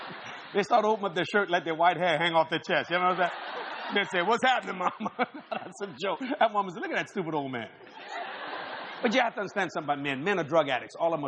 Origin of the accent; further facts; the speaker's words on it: Louisiana, United States; But actually, I'm a Cajun.